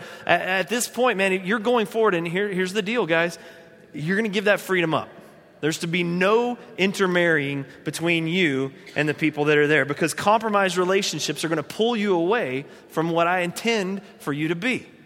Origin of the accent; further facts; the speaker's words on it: North Carolina, United States; I grew up in North Carolina.